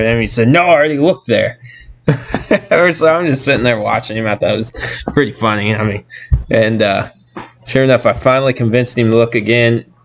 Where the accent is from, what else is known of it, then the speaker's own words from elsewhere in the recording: Monroe, Louisiana, United States; we're from Monroe or whatever, so we want to listen to it because they talk about Monroe State Panther sports or whatever.